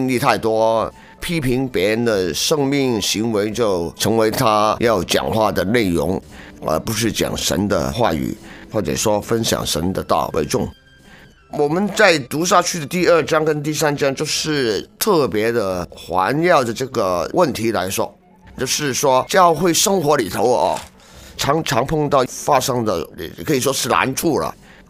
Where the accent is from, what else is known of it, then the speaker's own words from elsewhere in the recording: China; now in Canada; 早在我们中国人生活从小我们就有这个国民教育的